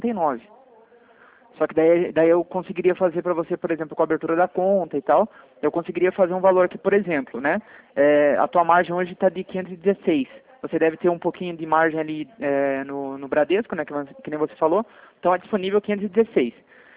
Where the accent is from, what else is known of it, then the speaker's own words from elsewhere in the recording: Curitiba, Paraná, Brazil; eu sou de Curitiba.